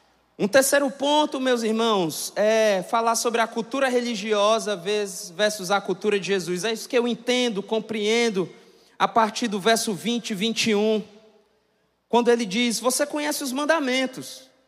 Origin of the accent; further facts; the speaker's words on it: Fortaleza, Ceará, Brazil; eu morava alguns metros de um campinho de futebol, lá no bairro do Jacarecanga, onde eu nasci.